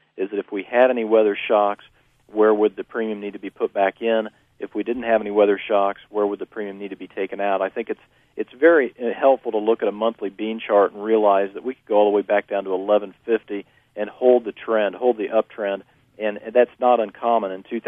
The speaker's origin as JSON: {"language": "English", "town": "Delphi", "region": "Indiana", "country": "United States", "tie": "born or raised there", "said": "we're trading around $5.49 for I think Delphi here near my hometown"}